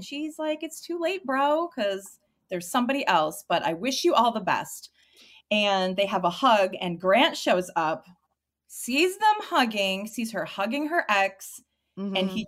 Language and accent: English; Lake Michigan, United States; So I grew up on Lake Michigan. Same thing.